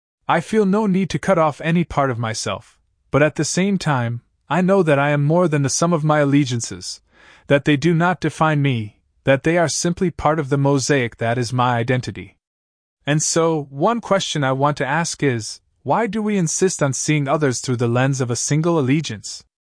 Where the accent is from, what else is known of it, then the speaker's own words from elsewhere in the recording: England, United Kingdom; that growing up in England made me merely English